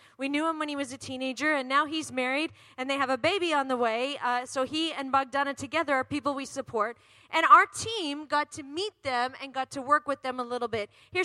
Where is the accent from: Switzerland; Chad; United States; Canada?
Canada; "Hi, yais Canada, I'm from Canada.